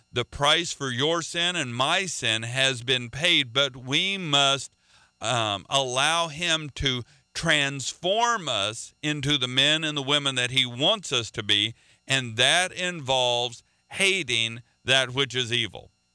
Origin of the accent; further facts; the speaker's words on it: the South, United States; I'm from the South. We drink sweet tea where I come from.